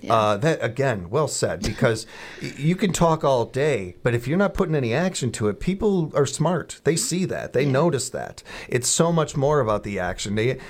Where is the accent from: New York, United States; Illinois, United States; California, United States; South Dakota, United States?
Illinois, United States; Chicago; When my family first moved here, part of the pull was, well, we came from Chicago, where we got Lake Michigan right there.